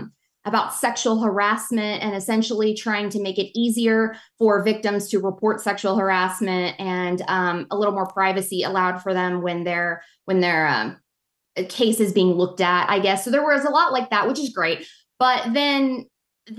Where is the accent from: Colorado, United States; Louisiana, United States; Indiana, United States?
Indiana, United States; Indianapolis; Like, as I'm also from Indianapolis, just like you, Charlie